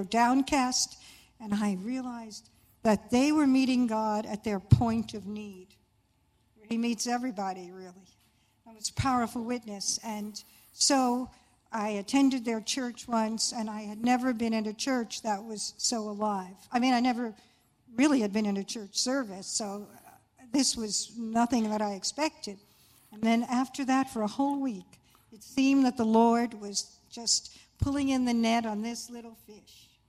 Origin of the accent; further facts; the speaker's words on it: New York City, New York, United States; Well, I grew up in New York City. I'm Jewish, my Jewish parents